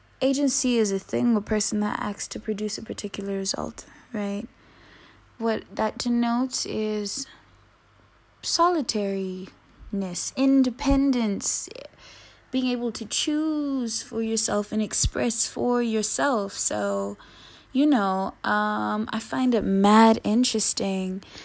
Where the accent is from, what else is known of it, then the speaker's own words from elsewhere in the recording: KwaMashu, KwaZulu-Natal, South Africa; I grew up in the suburbs, but I also grew up Ikasi. I grew up in the ghetto. I grew up Kwamashu. I grew up in Malvern. I also grew up in Belgravia.